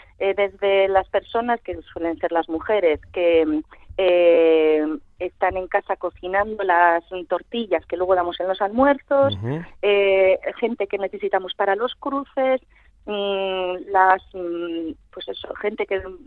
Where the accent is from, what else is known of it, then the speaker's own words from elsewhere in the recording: San Román de Campezo, Basque Country, Spain; de un pueblo pequeñito de Álava, ¿pero de cuál? De San Román de Campezo.